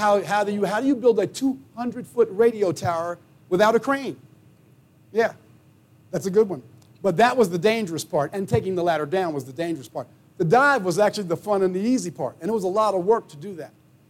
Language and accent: English; East Orange, New Jersey, United States; I'm from East Orange, New Jersey. We didn't, I grew up at the YMCA, but my high school didn't have a swimming pool.